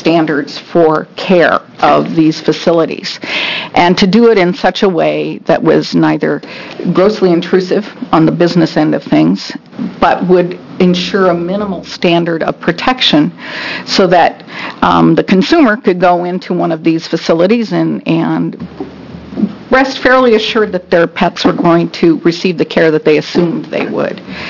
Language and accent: English; Bend, Oregon, United States; I'm from Bend, Oregon, great city of Bend.